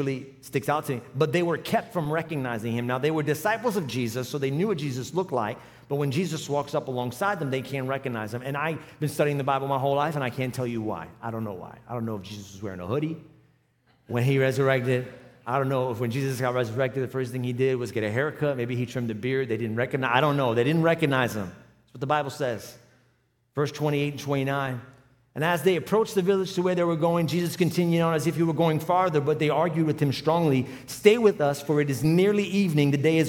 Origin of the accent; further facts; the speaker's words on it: New York City, New York, United States; born there; now in Orlando, United States; I live in Florida. I live in Orlando, but I wasn't born here. I was born in New York City.